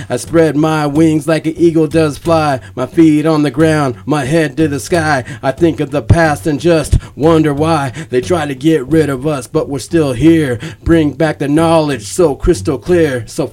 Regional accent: Anderson, California, United States; also born or lived in Redding; Anderson, and then as a youth, and then, you know, Redding, greater Redding area for pretty much the rest of my life.

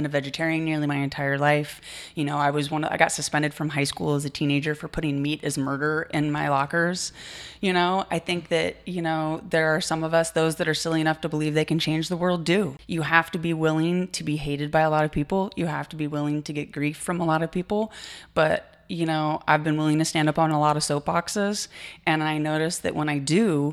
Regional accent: Reading, Pennsylvania, United States; I was born and raised here in Reading. I did move away for a number of years. I played professional hockey and then moved back once I had a family. You know, my roots are here.

